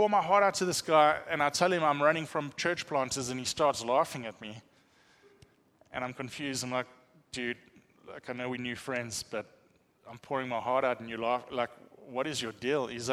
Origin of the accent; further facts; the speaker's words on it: South Africa; He's like, oh, you're South African. I said, yes.